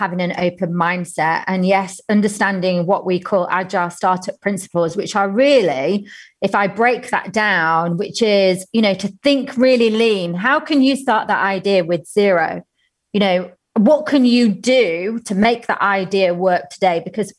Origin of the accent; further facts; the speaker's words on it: United Kingdom; being British